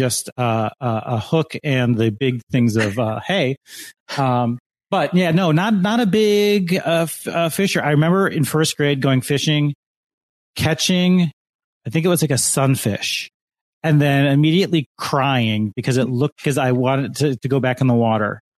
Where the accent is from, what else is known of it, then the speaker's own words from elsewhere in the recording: United States; Growing up on Lake Michigan, I've gone, like you have to go, it was required to take a boater safety course as a class in school in seventh grade.